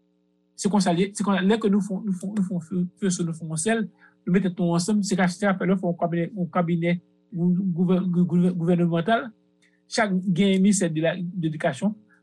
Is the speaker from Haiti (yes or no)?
yes; Haiti; parce que moi, je suis un haïtien lié, comme tout haïtien.